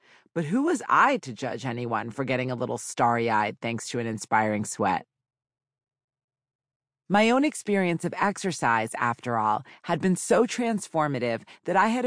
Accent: Boston, Massachusetts, United States; I grew up in the Boston suburbs in the 1980s and 90s

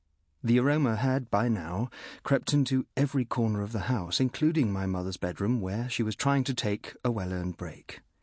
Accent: Nairobi, Kenya; born there; I was born in Nairobi, Kenya, on the 27th of December 1962.

